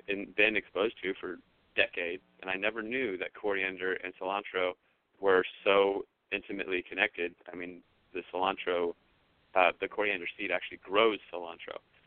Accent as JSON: {"language": "English", "region": "Virginia", "country": "United States", "said": "I'm from Virginia, like your intro said"}